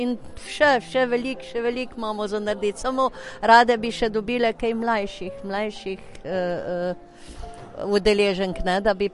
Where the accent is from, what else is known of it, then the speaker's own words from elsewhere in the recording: Krško, Lower Sava, Slovenia; Smo iz Krškega, sem iz Krškega, ampak smo iz vseh strani, iz okolice Krškega.